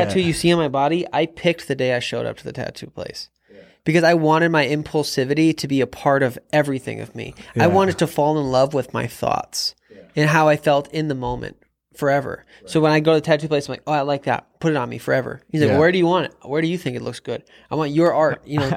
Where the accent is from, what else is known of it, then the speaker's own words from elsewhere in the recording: Ann Arbor, Michigan, United States; You know, I grew up here in Ann Arbor